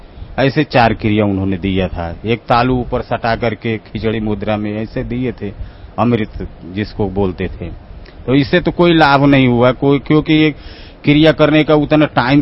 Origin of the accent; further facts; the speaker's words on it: Surat, Gujarat, India; मैं सूरत गुजरात से आया हूँ।